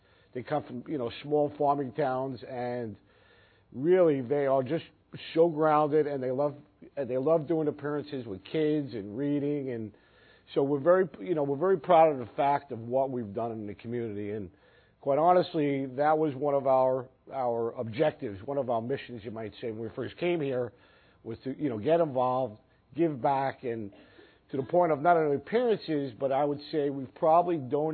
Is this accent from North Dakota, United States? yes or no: no; Brooklyn, New York, United States; now in Syracuse, United States; When I first came up to Syracuse, quite honestly, I grew up in Brooklyn.